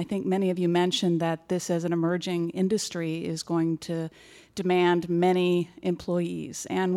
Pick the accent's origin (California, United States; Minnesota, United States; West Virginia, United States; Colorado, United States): California, United States; Hi, I am from Marin